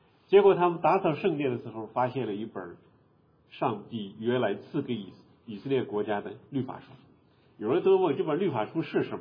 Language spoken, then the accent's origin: Chinese; China; 因为我们是中国人